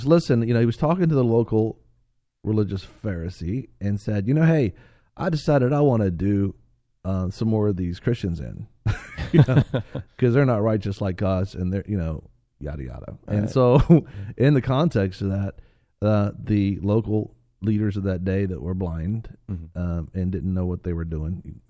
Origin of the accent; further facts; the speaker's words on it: Florida, United States; They say it's dry heat. Well, I'm from Florida. We have wet heat.